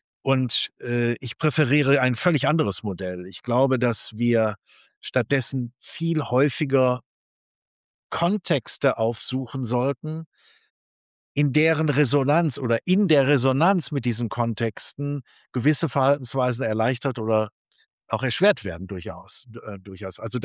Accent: North Rhine-Westphalia, Germany; in meiner Heimat Nordrhein-Westfalen.

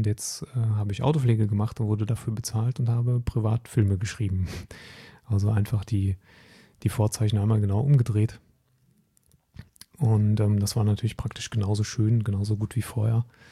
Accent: North Rhine-Westphalia, Germany; moved away; Ich bin sehr verwurzelt mit meiner Heimat am Niederrhein und nach Hessen zu ziehen, fand ich persönlich jetzt erstmal nicht so super.

